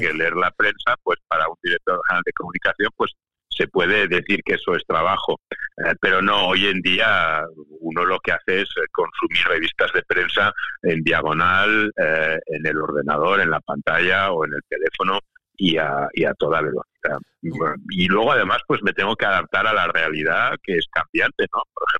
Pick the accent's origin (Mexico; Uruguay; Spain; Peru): Spain; cada vez se tiene más conciencia de que no solo somos españoles, también somos europeos